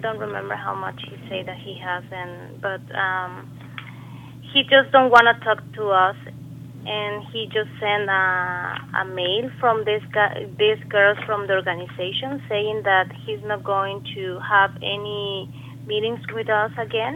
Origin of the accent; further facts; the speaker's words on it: Mexico; English is a second language; I'm from Mexico.